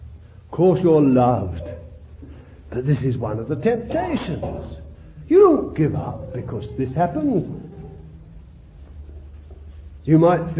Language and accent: English; Bethnal Green, London, United Kingdom; born there; I told him I was born in Bethnal Green.